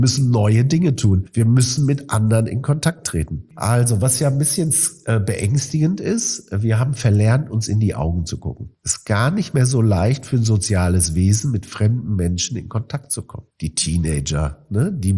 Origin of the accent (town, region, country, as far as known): Marl, North Rhine-Westphalia, Germany